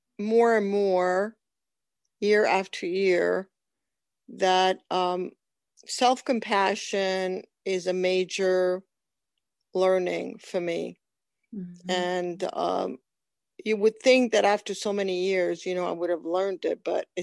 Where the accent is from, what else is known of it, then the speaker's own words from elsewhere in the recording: New Jersey, United States; yes, this is me. Hi. I'm from New Jersey.